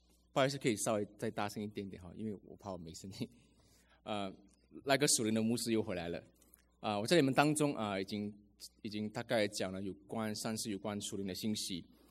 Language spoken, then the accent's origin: Chinese; Malaysia; 那师母是台湾人，那我是马来西亚人。